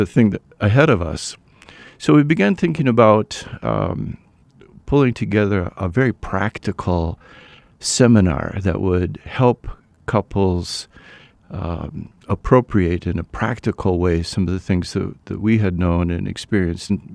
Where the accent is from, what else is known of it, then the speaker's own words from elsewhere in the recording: South St. Paul, Minnesota, United States; I am. I was born and raised in South St. Paul, Minnesota.